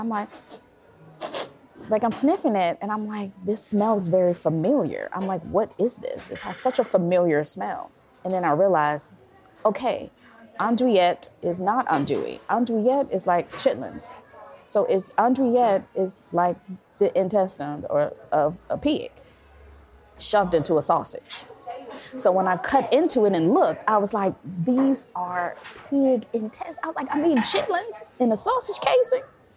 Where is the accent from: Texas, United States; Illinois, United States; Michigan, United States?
Illinois, United States; Chicago; I'm a fan. I'm from Chicago, so was he, so there's that.